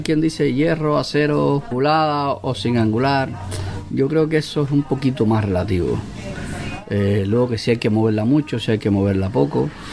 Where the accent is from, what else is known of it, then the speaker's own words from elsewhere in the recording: Cuba; de mi tierra natal, de Cuba